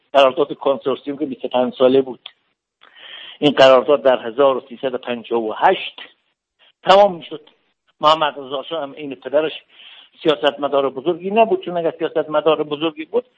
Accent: Iran; من به عنوان یک ایرانی احساس میکنم که جامعه کشور ما با خطر روبرو است

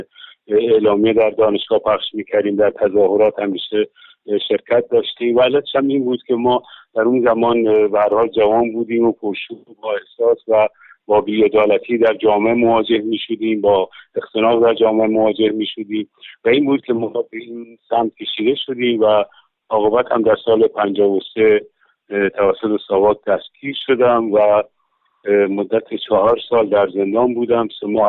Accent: Kermanshah, Iran; در شهر کرمانشاه به دنیا آمدم و تحصیلات ابتدایی و دبیرستانی رو در همون شهر به پایان رساندم.

